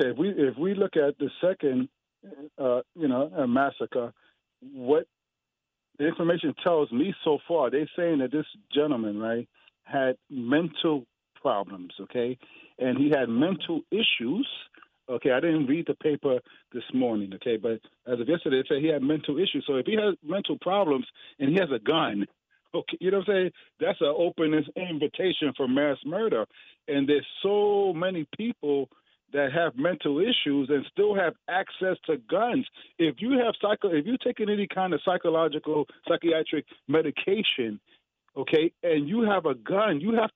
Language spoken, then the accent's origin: English; New York City, New York, United States; I grew up in New York City, so you didn't really talk guns unless you was in gangs and stuff.